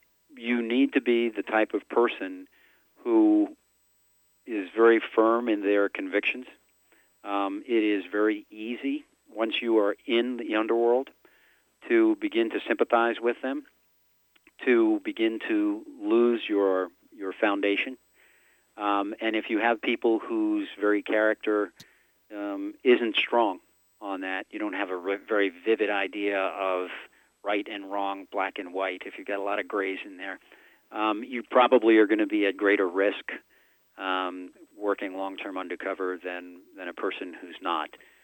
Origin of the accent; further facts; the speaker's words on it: Staten Island, New York, United States; I grew up in New York in on Staten Island, which is the smallest of the five boroughs.